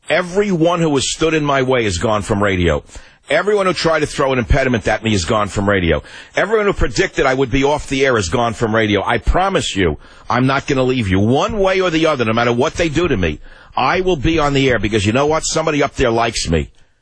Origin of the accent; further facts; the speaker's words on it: Bronx, New York, United States; Well, that's because he's from Brooklyn and I'm from the Bronx.